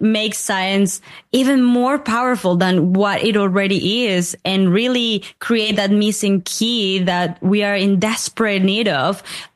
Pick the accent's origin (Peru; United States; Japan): Peru; I grew up in Peru and I spent so much of my childhood between the city, the Andean mountains and the Amazon rainforest.